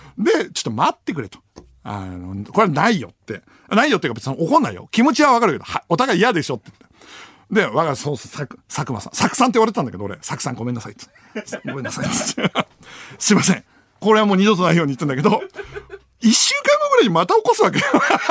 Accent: Fukushima, Japan; 俺訛ってないと思ってたから、じゃんとか使ってたし。で、あ、俺訛ってるんだと思って、で、 女の子とも喋れないし、方言も抜けてないと思ったから、その福島の同じ高校だった連中で

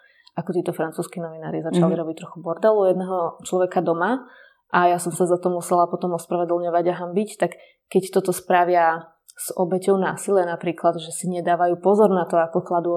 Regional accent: Trebišov, Košice Region, Slovakia; Ja totiž to sama pochádzam z Trebišova, z východu. Mm-hmm. Tam je moje zázemie. Celá moja rodina tam žije

